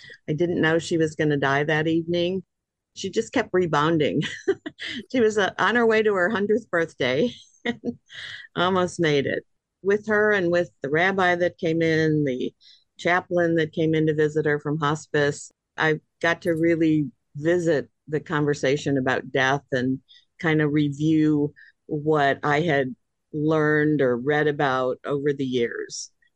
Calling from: Orlando, Florida, United States; I come to you from Orlando, Florida.

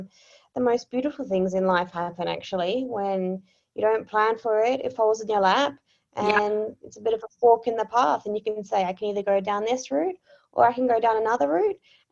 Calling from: Perth, Western Australia, Australia; Yeah, so I'm coming in from Perth, Western Australia today, actually.

